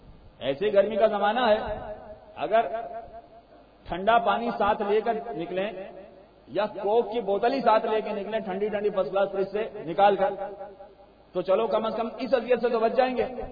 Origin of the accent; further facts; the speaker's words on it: Karachi, Sindh, Pakistan; born there; حالانکہ میری اپنی پیدائش کراچی کی ہے مگر میں خود نہیں جانتا کہ کراچی کتنا بڑا ہے